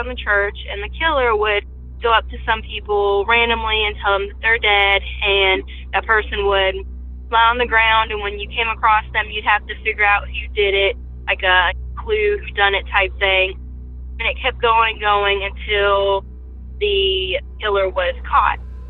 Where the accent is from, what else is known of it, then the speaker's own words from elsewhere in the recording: Virginia, United States; Hi, Derek. … I'm from Virginia. I am 27 now